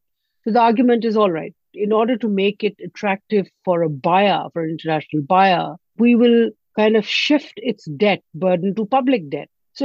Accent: Punjab, Pakistan; Right now, I am from South Punjab. When I was growing up, you would find water at 10 to 15 feet.

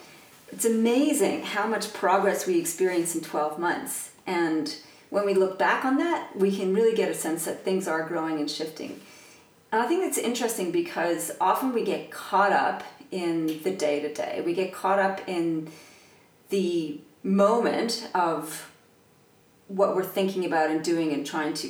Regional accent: Canada; now in Australia; being a Canadian living in Australia

